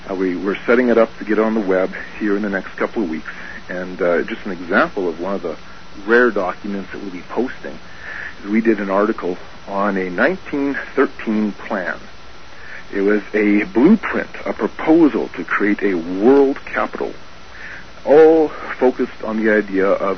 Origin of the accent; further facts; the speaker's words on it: Canada; As a Canadian, I am against a lot of things I see happening within my Canadian system.